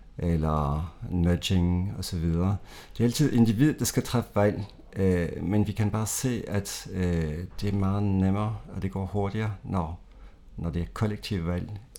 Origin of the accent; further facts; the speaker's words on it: Belgium; Danish is a second language; moved away as an adult; now in Denmark; Jeg er 50 år gammel. Jeg har boet her i 21 år. Jeg kommer fra Belgien oprindeligt